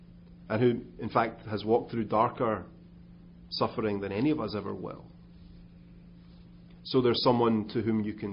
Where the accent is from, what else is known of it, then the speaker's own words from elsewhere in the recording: Scotland, United Kingdom; please understand this isn't just because I'm Scottish that I'm saying this.